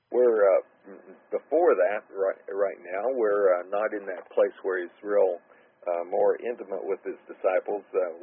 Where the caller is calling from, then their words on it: Washington, United States; as I said before, I'm coming from the Yakima Indian Reservation in South Central Washington State.